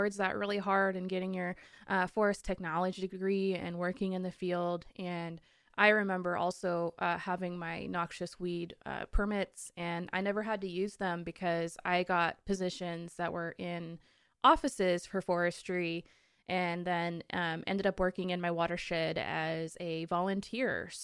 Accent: Washington, United States; I grew up in Western Washington on the coast, and I'm so excited that you're doing your great work in Oregon.

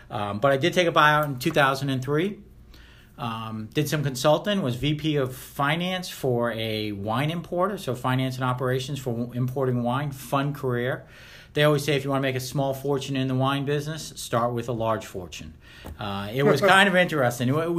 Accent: Rhode Island, United States; moved away as an adult; now in Omaha, United States; Because I was born and raised in Rhode Island.

